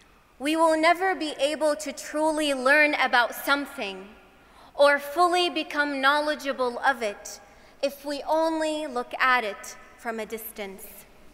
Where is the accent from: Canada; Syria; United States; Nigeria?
Syria; Growing up in Syria, I learned that the walls of my home have ears, that anything I say will be heard by the secret police.